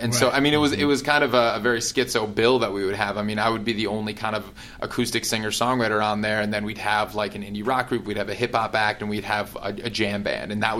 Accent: Wisconsin, United States; also born or lived in Minneapolis; I mean, I grew up in Wisconsin, but I kind of started my music career in Minneapolis, because I went to school there, and that's where I really just kind of got into music there. So I was living there for 7 years

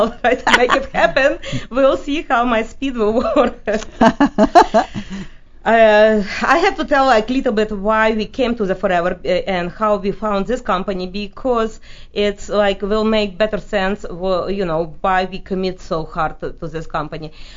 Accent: Russia; accent: Russian; English is a second language; now in United States; And me being immigrant, you know, with actually you can probably hear my Russian accent still very heavy.

